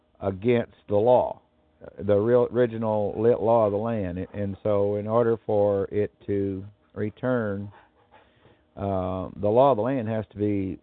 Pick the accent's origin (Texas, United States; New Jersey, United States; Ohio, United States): Texas, United States; Dallas; I'm from Dallas, Texas.